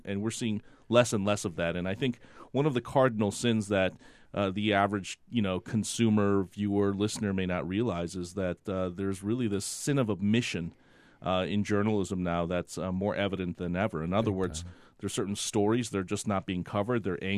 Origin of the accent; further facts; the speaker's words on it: Brookline, Massachusetts, United States; But Boston's my hometown. I grew up in Brookline, right outside of Boston